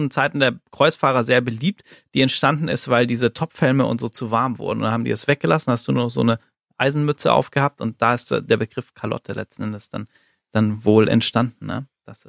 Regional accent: Southern Germany, Germany; Der Motorradladen, so aus meiner alten Heimat Süddeutschland

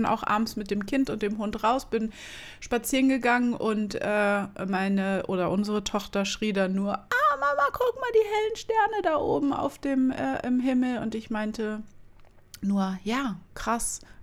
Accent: Berlin, Germany; Na, wir sind Berliner?

